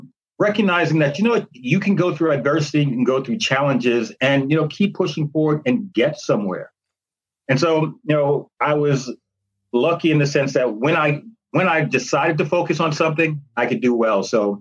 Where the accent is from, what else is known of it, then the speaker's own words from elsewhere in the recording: New York City, New York, United States; But I grew up in New York City, grew up in a single parent household where my mother was just amazing and smart.